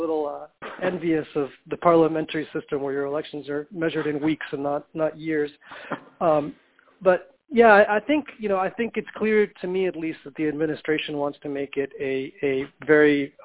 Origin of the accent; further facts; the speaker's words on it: Argentina; now in United States; I myself am an immigrant. You know, I'm a naturalized citizen. I'm originally from Argentina.